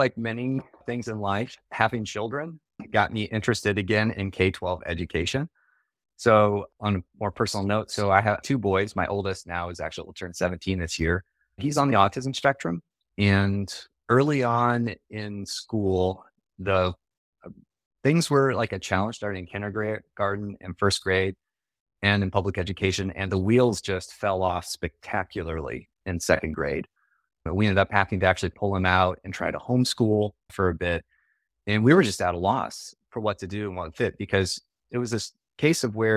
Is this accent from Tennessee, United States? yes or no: no; Nappanee, Indiana, United States; So I grew up in Napanee, Indiana, which is a small town of about 5,000 people in northern Indiana.